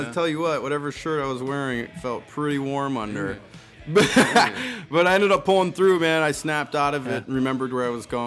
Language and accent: English; Osceola, Wisconsin, United States; I grew up in Osceola, Wisconsin, which is right across the border, a nice little town on the river, St. Croix.